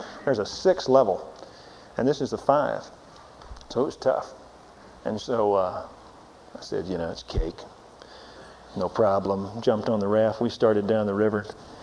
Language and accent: English; Waco, Texas, United States; I'm from Waco. We got the Brazos that kind of, or the Bosque or something, kind of meanders through there.